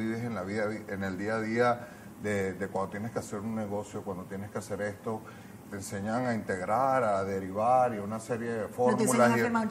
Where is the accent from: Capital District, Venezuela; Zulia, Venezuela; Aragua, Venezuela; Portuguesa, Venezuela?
Capital District, Venezuela; Caracas; born there; yo nací en Caracas en el año 76, de padre de familia libanesa. Mi abuelo emigró a principios del siglo XX a Puerto Cabello.